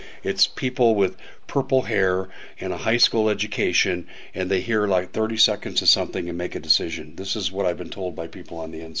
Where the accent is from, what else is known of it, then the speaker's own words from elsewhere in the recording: Arizona, United States; I'm from Maricopa County. We are the most corrupt county in the United States